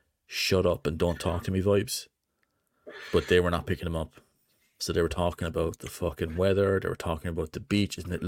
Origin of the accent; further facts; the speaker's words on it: Ireland; I think it's my natural state as an Irish guy.